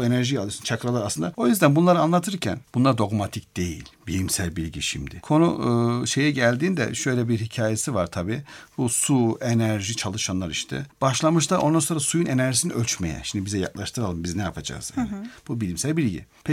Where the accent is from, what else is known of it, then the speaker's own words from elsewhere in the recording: Black Sea Region, Turkey; Mesela ben Karadenizliyim, o yaylaların su inanılmaz güzel.